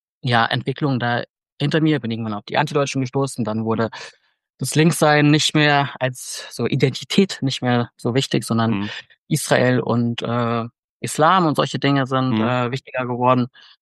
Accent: Frankfurt, Hesse, Germany; now in Berlin, Germany; Ich bin in Frankfurt aufgewachsen

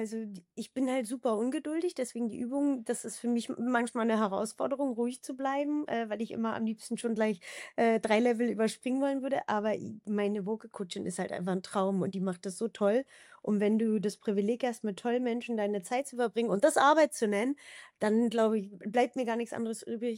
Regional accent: East Germany, Germany; Ich bin im Osten aufgewachsen

